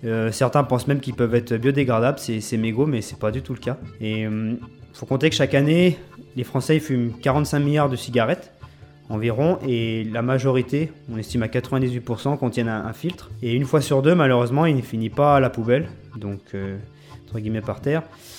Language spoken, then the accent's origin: French; Bourg-Saint-Maurice, Auvergne-Rhône-Alpes, France; ici chez nous en Tarentaise, là on est à Bourg-Saint-Maurice